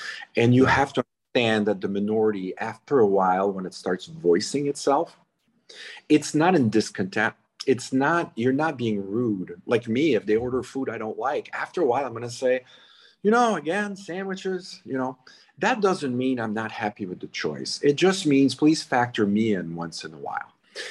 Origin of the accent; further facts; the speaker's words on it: Canada; now in United States; So whenever I'm different because I'm Canadian, that's my problem, really.